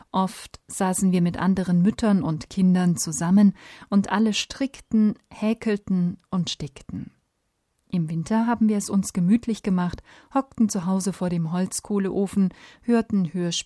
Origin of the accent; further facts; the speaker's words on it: Izmir, İzmir, Turkey; Ich bin in der Türkei geboren und lebte dort mit Mama, Papa, meiner kleinen Schwester Selime und meinem großen Bruder Ufuk in Izmir, in einem kleinen Häuschen mit 2 Zimmern, einer Küche und einem Klo.